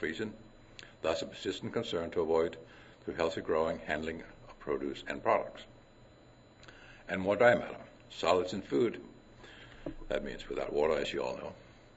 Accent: Denmark; English is a second language; When I was born and raised in Denmark and started farming when I was 15 years old

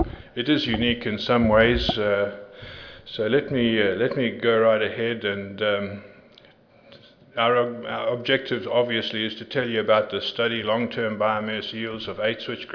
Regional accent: South Africa; moved away; it's hard to believe that it was a little over 20 years that I emigrated from South Africa.

